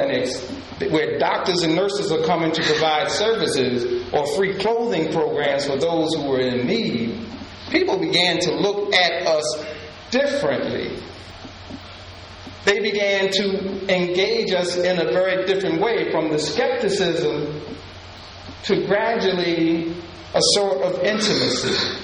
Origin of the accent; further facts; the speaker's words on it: Plainfield, New Jersey, United States; My hometown, Plainfield, New Jersey, was like 45,000 people, just very racially divided.